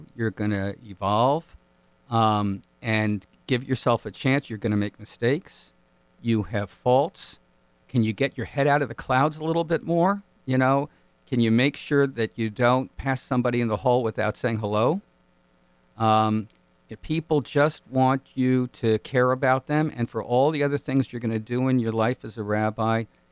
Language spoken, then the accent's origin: English; United States; people were coming up to us in the streets, because clearly we're American, and just thanking us for being there.